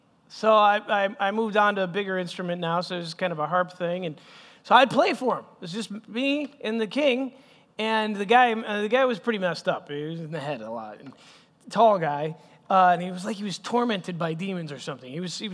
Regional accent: Bethlehem, West Bank, Palestine; I was actually born in Bethlehem in the Middle East. I grew up to a big family.

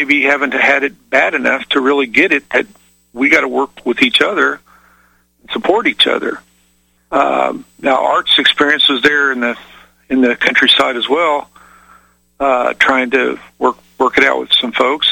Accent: Midwest, United States; I grew up in the Midwest, and I grew up rurally and outside of a, you know, city of about 150,000 population, but I went to a country school.

